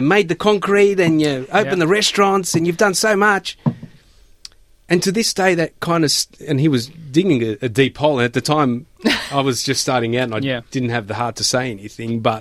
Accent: Brunswick, Victoria, Australia; So I was 18, 19, because I grew up in Brunswick. And the furthest we went, my parents took me, was Carlton, really.

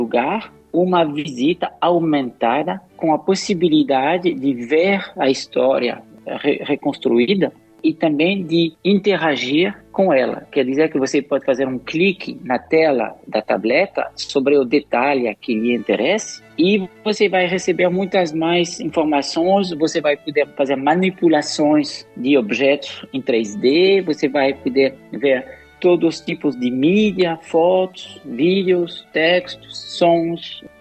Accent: Paris, Île-de-France, France; Portuguese is a second language; moved away as an adult; now in Brazil; eu nasci em Paris e todos os meus irmãos também, e nós fomos educados na França. E com 23 de idade, eu fiz um intercâmbio de estudo com a universidade em São Paulo, e assim eu pude aprender a falar o português.

